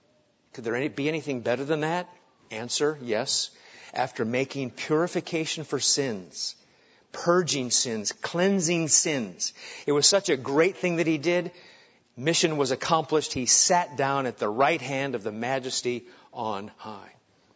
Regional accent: New England, United States; you know what we used to drink around the campfire? Moxie. Because I'm from New England.

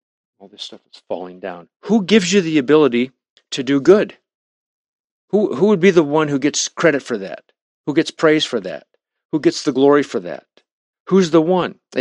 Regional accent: Nebraska, United States; I'm from Nebraska.

